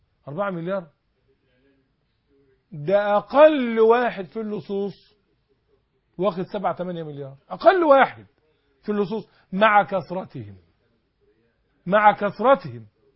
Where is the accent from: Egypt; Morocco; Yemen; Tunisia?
Egypt